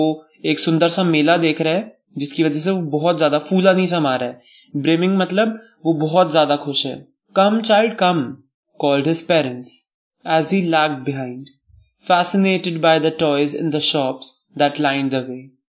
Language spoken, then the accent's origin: Hindi; Delhi, India; और मैं दिल्ली का रहने वाला हूँ। एट प्रेजेंट मैं BPIT कॉलेज से BTech इन कंप्यूटर साइंस पढ़ रहा हूँ।